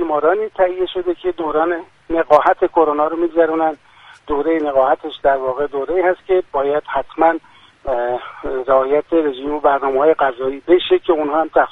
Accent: Iran; همه ما به عنوان یک ایرانی وظیفه داریم

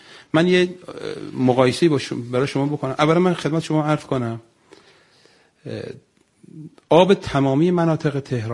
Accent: Kerman, Iran; بنده اهل کرمان هستم

